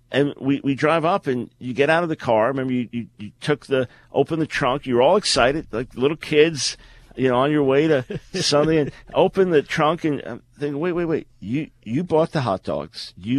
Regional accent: United States; As an American, I see so much in my country that I love and so much in my country that I grieve over

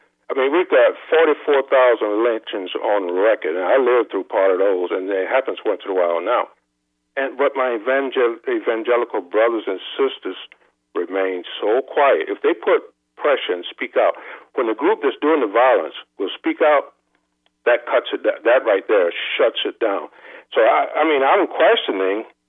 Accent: the South, United States; And I grew up, my dad was a pastor. I grew up in the South.

